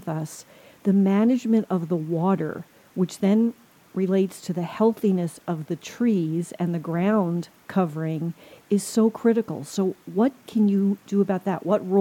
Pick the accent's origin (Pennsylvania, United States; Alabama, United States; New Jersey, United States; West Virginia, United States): New Jersey, United States; I'm from New Jersey, so it was a little bit of an adjustment when I first came here